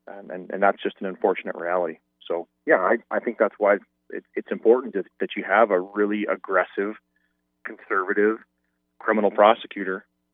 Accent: Bainville, Montana, United States; I am from Northeast Montana, Roosevelt County.

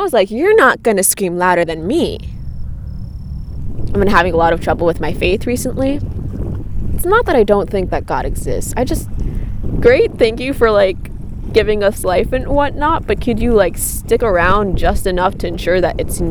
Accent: Parkland, Florida, United States; I told him, I'm from Parkland. That place. Yes, with the shooting.

